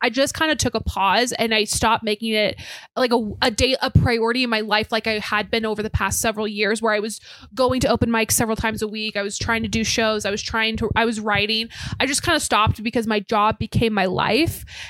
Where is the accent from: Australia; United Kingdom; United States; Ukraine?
United States; Alaska; No, Alaska. That's really offensive that you think I'm from Idaho.